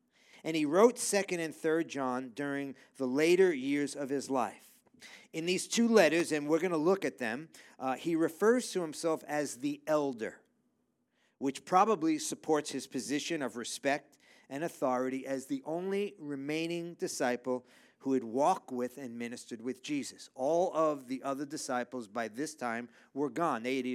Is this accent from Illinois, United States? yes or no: no; Texas, United States; I told him, hey, I'm from Texas. We don't have that there.